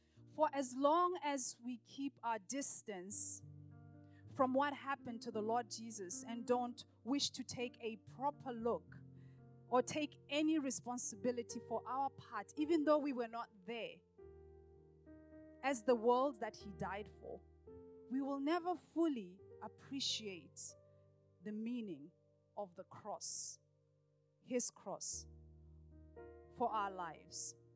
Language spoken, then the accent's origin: English; Botswana; when I was about 15 or 16, back in my home country in Botswana